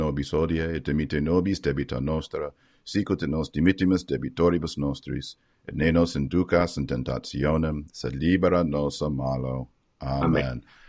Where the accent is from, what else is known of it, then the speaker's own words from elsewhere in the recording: Texas, United States; I don't know if it's because I'm a Texan or I know a little Spanish